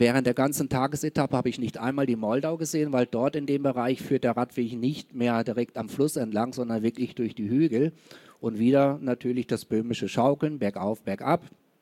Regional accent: Bavaria, Germany; Ist es in Böhmen oder ist es tatsächlich in Franken, wo ich herkomme?

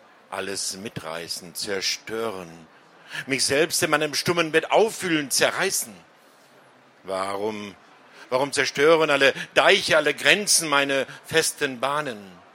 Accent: Magdeburg, Saxony-Anhalt, Germany; Und wir kommen aus Magdeburg.

